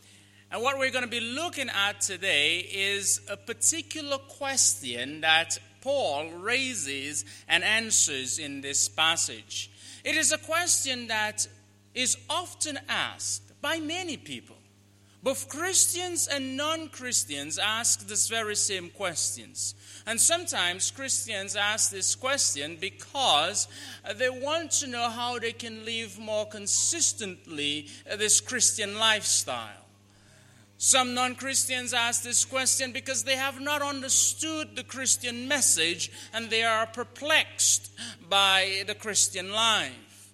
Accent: Toronto, Ontario, Canada; my wife and I and our three children, we came here from Canada, Toronto, Canada

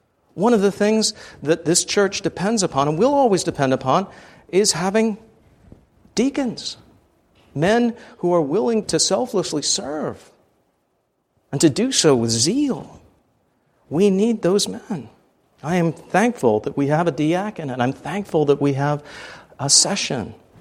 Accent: England, United Kingdom; I'm originally from England

